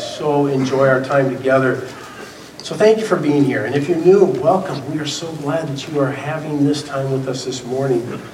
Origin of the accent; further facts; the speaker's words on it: Bloomington, Minnesota, United States; And I grew up in Bloomington, and at that time there was this radio station called WDGY.